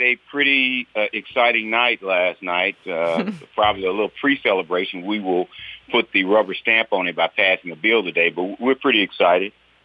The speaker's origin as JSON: {"language": "English", "region": "Mississippi", "country": "United States", "tie": "born or raised there", "said": "I was a black man growing up in Mississippi"}